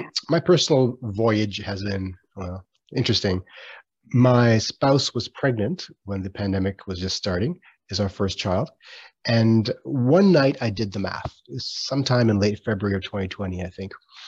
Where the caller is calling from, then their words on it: Ottawa, Ontario, Canada; I am zooming in from Ottawa, Ontario, which is unceded territory of the Algonquin Anishinaabe peoples.